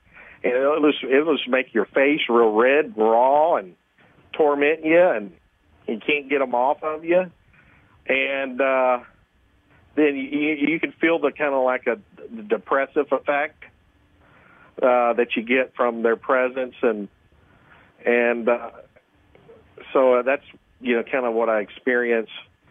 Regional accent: Texas, United States; I just travel around different places, but, you know, from Texas.

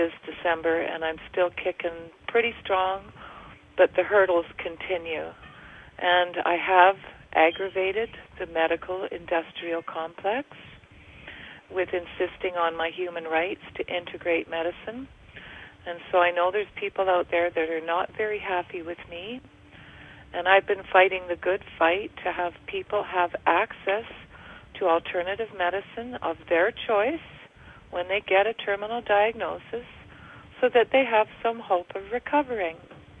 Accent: Canada; and I'm from Canada.

